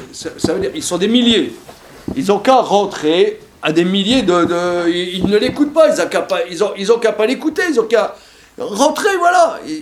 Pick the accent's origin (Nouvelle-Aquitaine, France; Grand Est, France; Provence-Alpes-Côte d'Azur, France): Grand Est, France; Moi, je suis un Lorrain. Alors, en Lorraine, on faisait biscoco l'arico